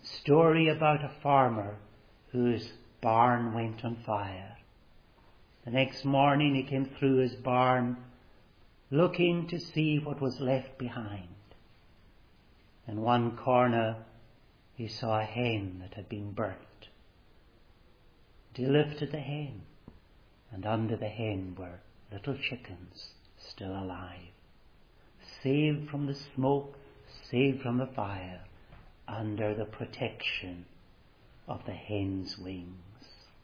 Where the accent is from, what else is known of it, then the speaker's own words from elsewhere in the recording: Stornoway, Scotland, United Kingdom; When I was a little boy growing up in Stornoway in the island of Lewis, my parents kept hens.